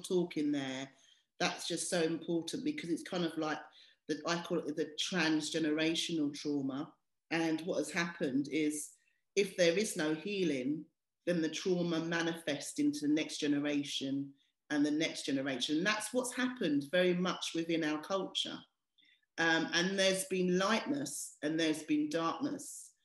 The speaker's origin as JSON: {"language": "English", "country": "United Kingdom", "said": "I just find that hilarious because sometimes as a British speaker, when we're phonetically looking at something, you'll see it in a very British way."}